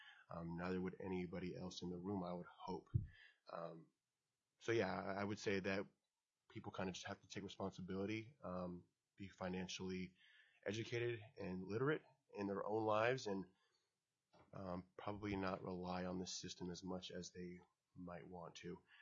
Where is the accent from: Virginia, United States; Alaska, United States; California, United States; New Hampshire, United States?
Alaska, United States; Anchorage; I'm here on my own behalf from Anchorage, Alaska. Born and raised in Anchorage, Alaska.